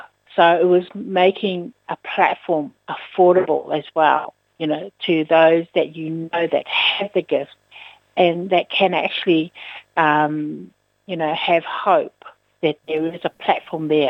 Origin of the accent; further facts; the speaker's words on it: New Zealand; also born or lived in Samoa / Japan; now in Sydney, Australia; Yeah, so I'm mainly from, born and bred in New Zealand, lived over in Samoa 5 years, and then another off and on 3 years in Japan, and then moved out here to Sydney, Australia. So I've been here for about 37 years.